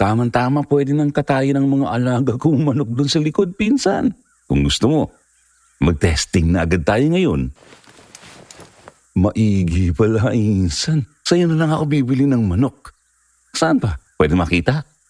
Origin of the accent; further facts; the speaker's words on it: Calabarzon, Philippines; Umuwi ako noon sa probinsya namin sa Quezon Province